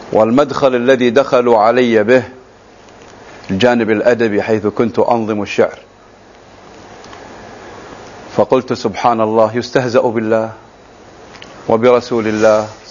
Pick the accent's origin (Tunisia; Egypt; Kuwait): Kuwait; Kuwait City, Capital Governorate; born there; الأصل من حوطة بني تميم، وولدت في الكويت في منطقة المرقاب، مواليد عام 46 ميلادي، خريج معهد المعلمين